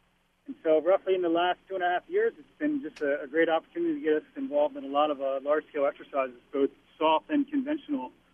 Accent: West Chester, Pennsylvania, United States; originally I'm from Westchester, Pennsylvania, and a Pennsylvania resident my entire life.

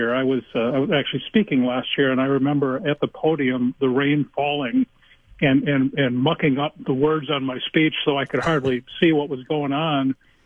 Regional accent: Mankato, Minnesota, United States; get down to my hometown of Mankato

